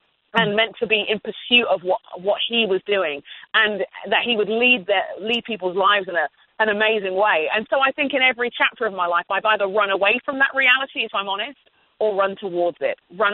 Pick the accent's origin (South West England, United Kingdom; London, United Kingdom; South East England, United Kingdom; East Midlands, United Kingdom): London, United Kingdom; well, I'm a Nigerian and I'm a Brit. My parents are Nigerian and they moved to England in the 1960s. So I grew up in London.